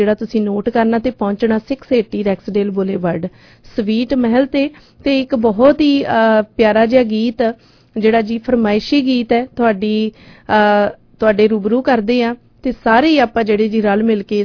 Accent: Punjab, India; ਅਸੀਂ ਪੰਜਾਬ ਤੋਂ ਆਏ ਹਾਂ

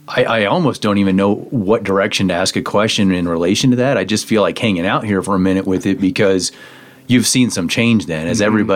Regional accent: Midwest, United States; I grew up in the Midwest.

